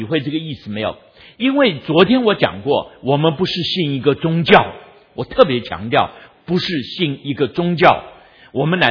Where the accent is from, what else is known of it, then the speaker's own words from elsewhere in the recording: China; born there; moved away; 我出生在中国，但是30年不许可回去，所以已经非常兴奋。